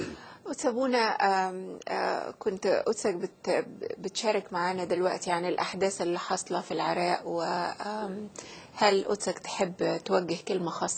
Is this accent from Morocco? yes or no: no; Egypt; أنا يعني أنا عابرة من مصر.